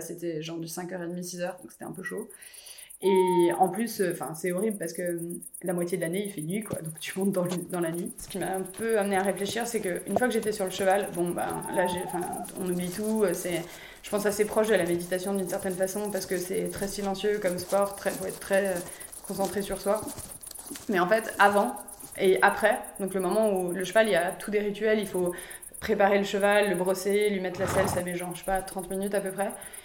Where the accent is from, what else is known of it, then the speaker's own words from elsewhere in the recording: Bourgogne-Franche-Comté, France; J'ai grandi en Franche-Comté, donc à la campagne